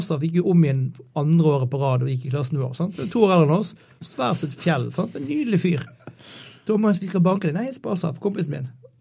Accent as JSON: {"language": "Norwegian", "town": "Bergen", "region": "Vestland", "country": "Norway", "tie": "born or raised there", "said": "Jeg er fra Løvstakken."}